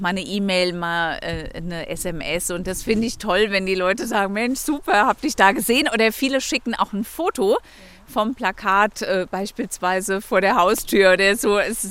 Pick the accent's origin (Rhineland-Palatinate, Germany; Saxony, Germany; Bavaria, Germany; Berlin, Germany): Rhineland-Palatinate, Germany; Alzey; born there; Ich bin ja gebürtige Alzeyerin